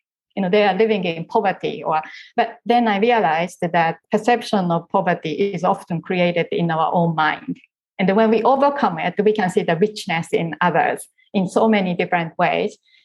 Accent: Japan; I came from Japan. And so even though I came from like a middle-class family

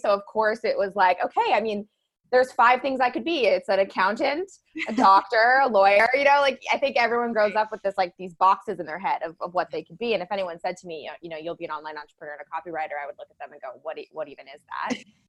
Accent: Alberta, Canada; I'm from Canada. I was living in a small town in Alberta, moved to the big city to go to university

